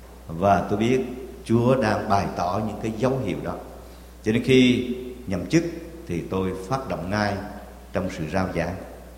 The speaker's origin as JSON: {"language": "Vietnamese", "region": "Quang Nam", "country": "Vietnam", "lives_now": "Southern Vietnam", "said": "Vì tôi là hầu vị Chúa trong Nam nhưng mà gốc là ở Quảng Nam Đà Nẵng."}